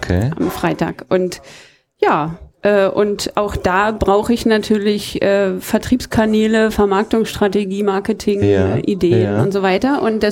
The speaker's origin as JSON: {"language": "German", "region": "Berlin", "country": "Germany", "said": "Ich bin aus Berlin."}